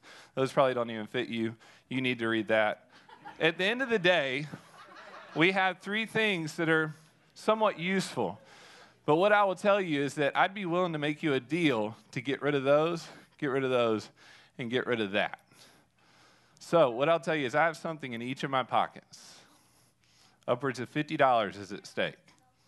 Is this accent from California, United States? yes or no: no; Alabama, United States; Okay, I'm from Alabama. We go paper, rock, scissors, then shoot.